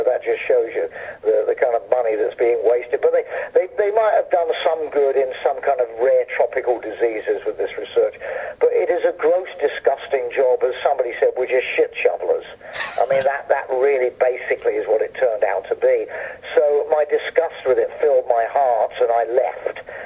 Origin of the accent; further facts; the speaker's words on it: South East England, United Kingdom; also born or lived in London; I grew up in the country, Surrey, in England, about 35 miles southwest of London. I was born in London, but I grew up in the country. So I have a very country background